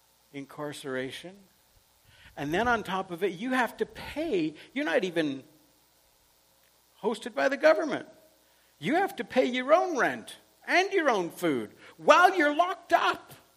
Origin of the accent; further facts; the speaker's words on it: Canada; I'm a Canadian. I have freedom of speech.